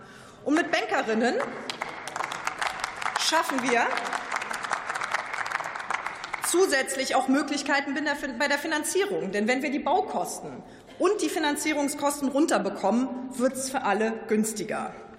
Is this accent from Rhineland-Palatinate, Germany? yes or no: yes; Konz, Rhineland-Palatinate, Germany; weil mein Vater hat in meiner Heimat Konz früher in einer Fabrik an Baggern geschraubt.